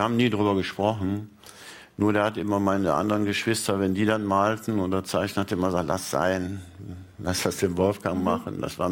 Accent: Germany; Weil ich bin praktisch am Waldrand aufgewachsen, in einem winzigen Dorf im Teutoburger Wald.

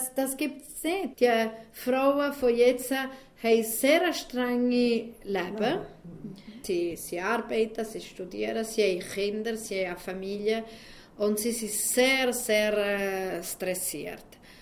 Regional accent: Italy; German is a second language; ich bin in Italien geboren, in Italien in Schule

